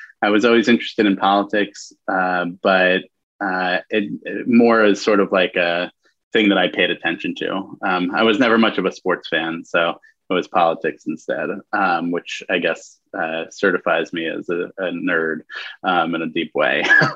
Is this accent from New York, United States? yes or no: yes; New York, United States; And I grew up in New York and thinking about all this stuff. It just felt weird to be away from it.